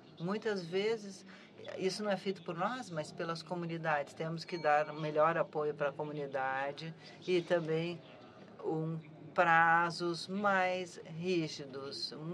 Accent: Ghana; Portuguese is a second language; Eu sou de Ghana. É a segunda vez que eu venho.

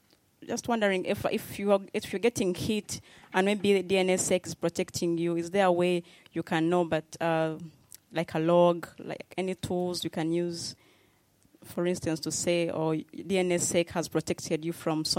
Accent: Uganda; I'm a fellow from Uganda.

